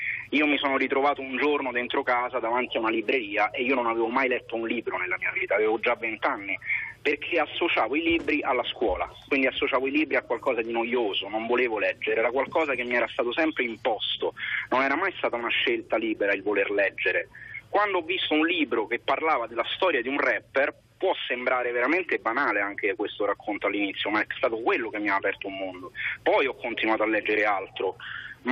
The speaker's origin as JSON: {"language": "Italian", "town": "Rome", "region": "Lazio", "country": "Italy", "tie": "born or raised there", "said": "Quando ero piccolo a Torpignattara, nel mio quartiere dove sono cresciuto"}